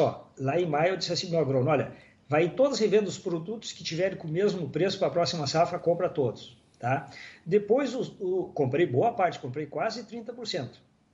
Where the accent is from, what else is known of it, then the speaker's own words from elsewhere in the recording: Santiago, Rio Grande do Sul, Brazil; Santiago do Boqueirão, minha terra do coração.